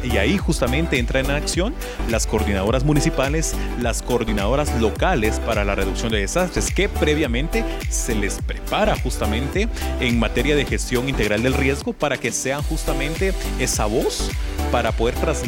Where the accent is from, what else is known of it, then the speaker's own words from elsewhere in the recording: Guatemala; lo que hacemos como población guatemalteca es alarmarnos, ¿sí?